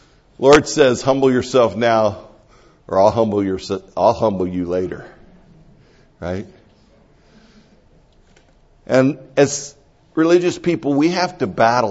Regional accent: California, United States; born there; Praise God, I was born a Californian and I'm not a Texan.

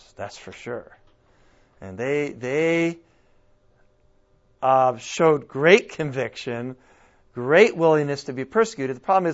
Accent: New England, United States; But I grew up in New England, and every town had a Congregationalist Church.

